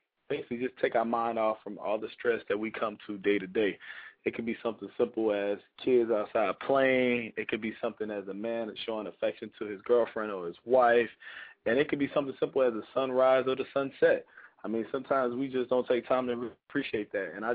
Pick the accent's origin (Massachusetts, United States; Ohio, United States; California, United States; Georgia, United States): Georgia, United States; Atlanta; now in Washington, United States; I'm originally from Atlanta. Yeah, I do live in Washington, D.C. area.